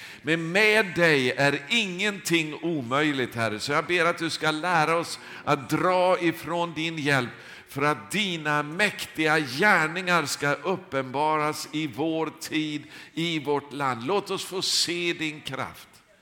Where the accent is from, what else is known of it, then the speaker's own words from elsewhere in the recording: Sweden; born there; Jag är ju svensk från början, jag är född här i det här landet.